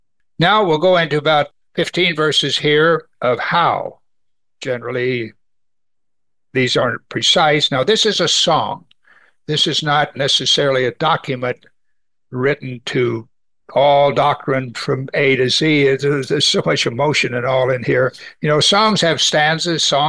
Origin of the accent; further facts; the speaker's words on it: Missouri, United States; You know, I grew up in Missouri in Tornado Alley in the springtime.